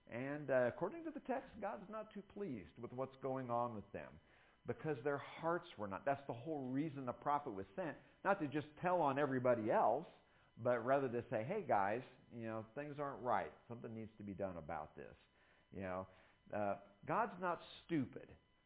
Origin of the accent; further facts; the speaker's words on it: Illinois, United States; as a Yankee, I'm from Illinois, if you're not 10 minutes early, you're late.